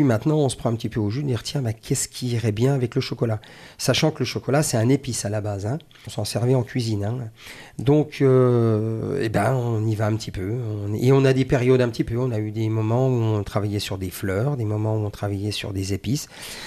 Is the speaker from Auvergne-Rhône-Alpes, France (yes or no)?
no; Saint-Dié, Grand Est, France; now in Gérardmer, France; Alors non, moi je suis originaire de Saint-Dié.